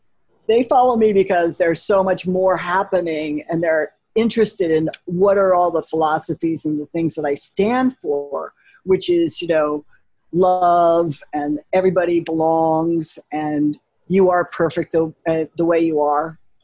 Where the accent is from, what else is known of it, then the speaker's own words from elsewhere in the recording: California, United States; I grew up in California in a two lovely parents kind of thing.